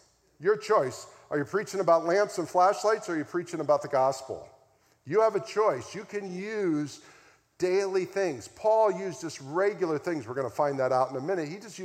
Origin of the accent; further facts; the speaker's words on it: Florida, United States; I'm from South Florida.